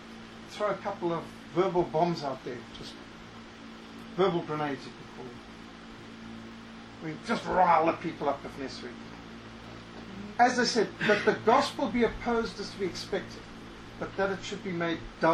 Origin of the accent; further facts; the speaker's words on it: Zimbabwe; Well, I grew up in Rhodesia.